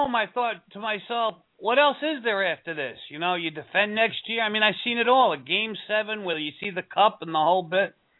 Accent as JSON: {"language": "English", "town": "Port Chester", "region": "New York", "country": "United States", "said": "I'm originally from Porchester area, so I'm used to seeing the Ranger guys floating around Ride when they were practicing the Playland."}